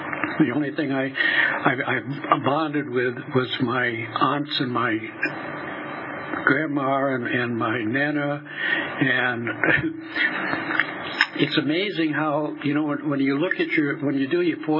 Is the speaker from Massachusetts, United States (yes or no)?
yes; Massachusetts, United States; born there; I was born in Massachusetts, and I'm a product, I think, of an alcoholic father.